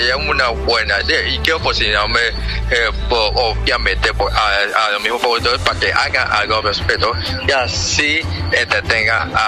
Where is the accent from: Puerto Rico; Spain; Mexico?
Mexico; Veracruz; De Veracruz, desde el puerto de Veracruz, desde los puentes de Veracruz